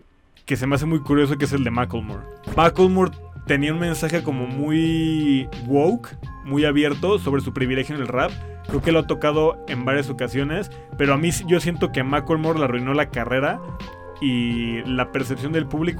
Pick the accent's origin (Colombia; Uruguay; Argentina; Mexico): Mexico; Hace que tú y yo, como dos mexicanos, podamos hablar de eso